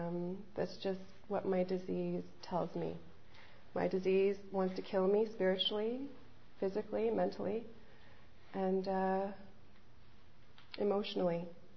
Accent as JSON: {"language": "English", "town": "Montreal", "region": "Quebec", "country": "Canada", "tie": "born or raised there", "said": "I'm one of three. I grew up in Montreal, and my parents split."}